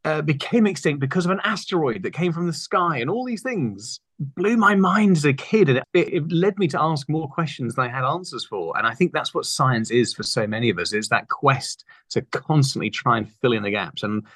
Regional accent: East of England, United Kingdom; I grew up on the Norfolk coast

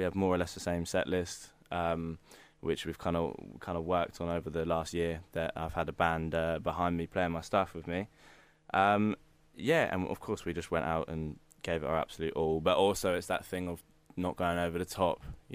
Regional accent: Portsmouth, South East England, United Kingdom; born there; because it was obviously being a hometown festival, because I was born in Portsmouth.

